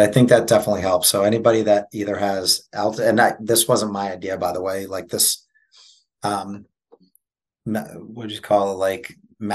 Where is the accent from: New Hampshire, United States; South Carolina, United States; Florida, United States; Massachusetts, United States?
New Hampshire, United States; So, I mean, I'm from New Hampshire where it's cold here. Like all my training was in like 30s, 20s, 40s tops.